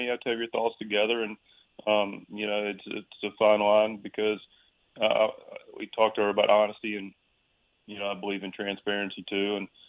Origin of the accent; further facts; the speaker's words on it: Charlotte, North Carolina, United States; my mom's 84 now and still in the same house that I grew up in Charlotte, North Carolina.